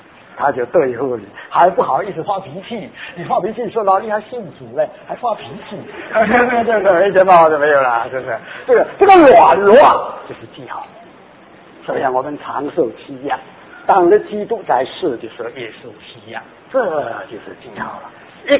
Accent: Guangzhou, Guangdong, China; 打网打饼，我们广州人说的打魂，你敢打魂吗？

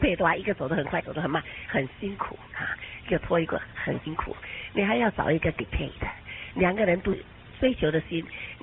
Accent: China; 比如说我们中国今天吃稀饭，你们喜不喜欢啊？我们中国人吃的东西啊

